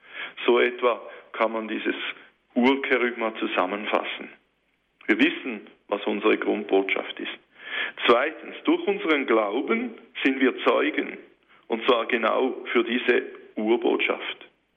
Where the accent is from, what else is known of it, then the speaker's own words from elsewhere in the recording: Switzerland; ich aus einer ganz anderen Kultur, er aus Afrika, ich aus der Schweiz, einer anderen Sprache